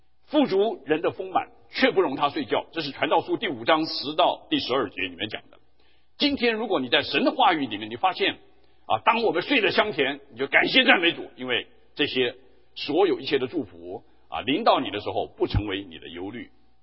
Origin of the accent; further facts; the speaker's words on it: China; 就是我们中国人所说的钱财乃是身外之物